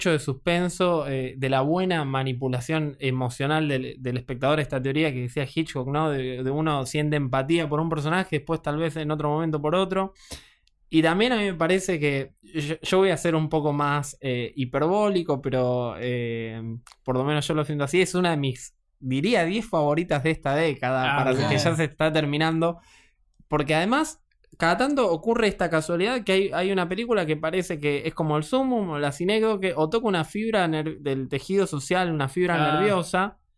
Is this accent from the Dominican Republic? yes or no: no; Avellaneda, Buenos Aires Province, Argentina; yo soy de Avellaneda